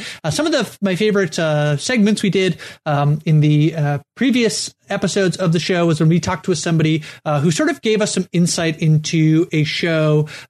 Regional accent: Canada; I will say I'm a Canadian, Lindsay. So I'm a little bit, we do not have much of a college sports culture up here.

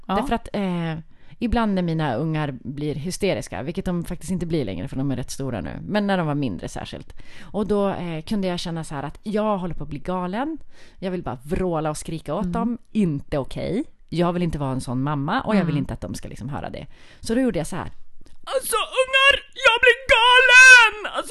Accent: Skellefteå, Västerbotten County, Sweden; Ja, jag bara tänkt så här, jag är ju från Skellefteå.

